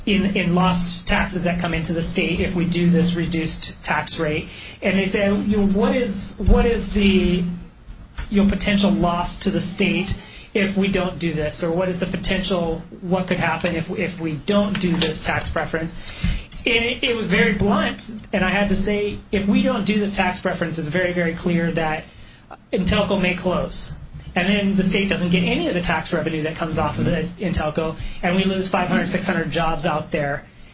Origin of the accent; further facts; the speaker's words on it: Lynden, Washington, United States; I'm from Linden.